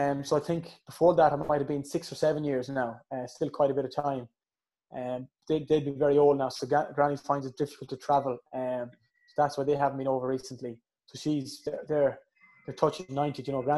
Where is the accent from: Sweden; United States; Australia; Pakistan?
Pakistan; Harunabad, Punjab; now in United Kingdom; at the smaller villages where I grew up in Harunabad, so that's where my family are based.